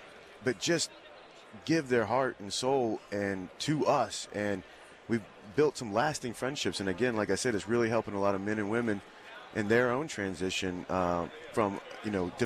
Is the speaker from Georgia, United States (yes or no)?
yes; Savannah, Georgia, United States; now in Madison, United States; I grew up here in Savannah, Georgia. I live in Madison, Wisconsin now.